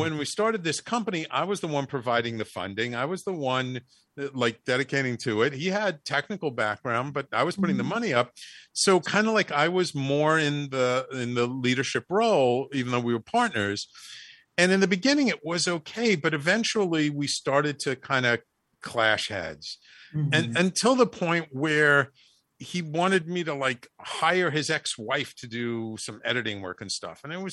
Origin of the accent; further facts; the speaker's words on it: The Bronx, New York, United States; I'm from the Bronx, you know, I kind of say things plainly